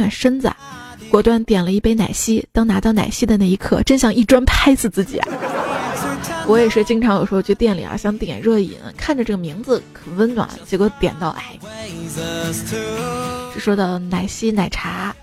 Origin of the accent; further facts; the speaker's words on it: Inner Mongolia, China; 宿舍有一位贵州的朋友，而我是内蒙古的。